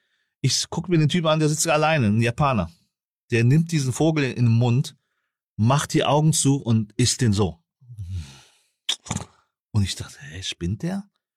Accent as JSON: {"language": "German", "region": "South Vietnam", "country": "Vietnam", "said": "Andersrum im Süden, wo ich herkomme und wo meine Großeltern herkommen"}